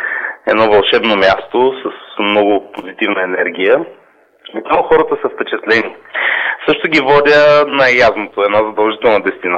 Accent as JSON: {"language": "Bulgarian", "town": "Stara Zagora", "region": "Stara Zagora Province", "country": "Bulgaria", "said": "Предполагам, като старозагорец много ме радват тия неща"}